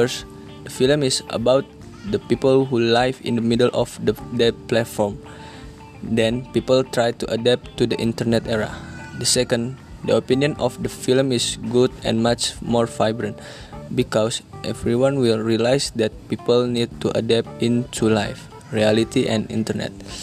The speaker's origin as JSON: {"language": "English", "region": "Jakarta", "country": "Indonesia", "second_language": "English", "said": "I'm from Jakarta and I college in Indonesian Education University Program Management."}